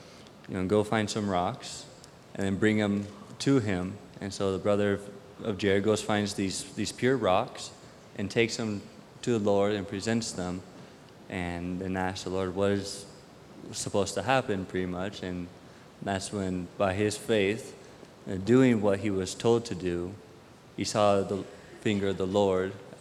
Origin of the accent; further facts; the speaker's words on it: Coeur d'Alene, Idaho, United States; I'm from Coeur d'Alene, Idaho.